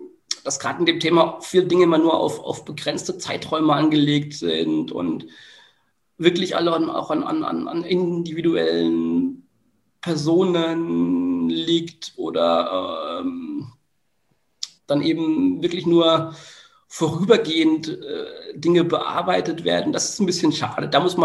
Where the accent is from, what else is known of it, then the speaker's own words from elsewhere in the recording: Bamberg, Bavaria, Germany; Ich bin ja immer noch auch in meiner Heimat ein Stück weit aktiv. Es ist so, dass ich meine Erfahrungen aus dem Projekt MIA mittlerweile auch ein Stück weit in Bamberg einbringe.